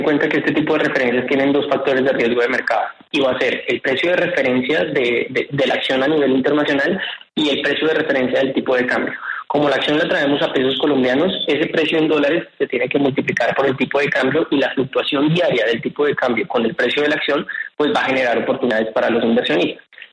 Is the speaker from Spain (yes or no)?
no; Colombia; probablemente como colombianos, a decir: tenemos acciones de Ecopetrol en Colombia